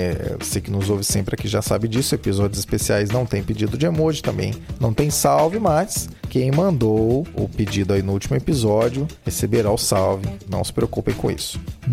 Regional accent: Brazil; dado que somos brasileiros e não desistimos nunca

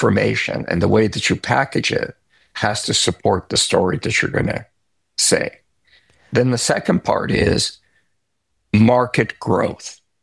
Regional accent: Canada; I'm Canadian. I brought my business to America.

